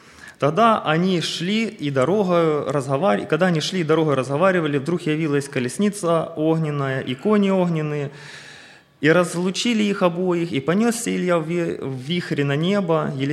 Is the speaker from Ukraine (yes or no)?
yes; Kharkiv, Kharkiv Oblast, Ukraine; moved away as an adult; now in United States; Я со своей семьей приехал где-то около 5 месяцев назад в Америку. Мы приехали с Украины, из города Харькова.